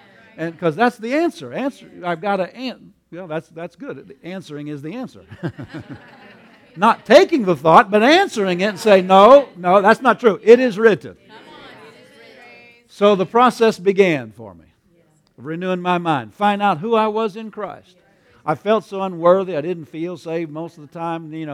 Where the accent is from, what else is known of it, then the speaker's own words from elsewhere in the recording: Pennsylvania, United States; I grew up in Pennsylvania on a farm, and my parents were Mennonites. And I was, of course, Mennonite